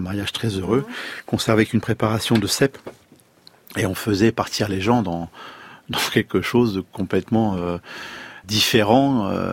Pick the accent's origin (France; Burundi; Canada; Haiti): France; On est français et fiers de l'être.